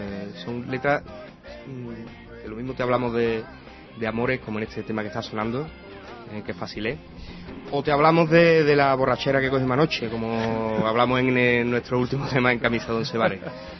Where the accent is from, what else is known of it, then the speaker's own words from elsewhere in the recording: Andalusia, Spain; porque claro, somos rockeros y andaluces.